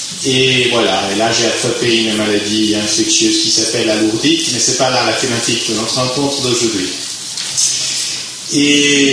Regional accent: Italy; now in Lourdes, France; je suis un Italien qui travaille à Lourdes

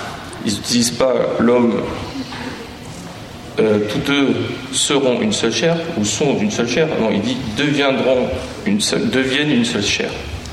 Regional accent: Bordeaux, Nouvelle-Aquitaine, France; on est de Bordeaux.

